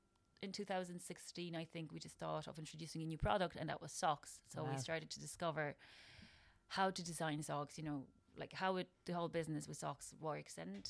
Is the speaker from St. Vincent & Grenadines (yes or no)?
no; Poland; English is a second language; now in Ireland; So it's myself … Alex. We are both originally from Poland, but we met in Galway through some mutual friends.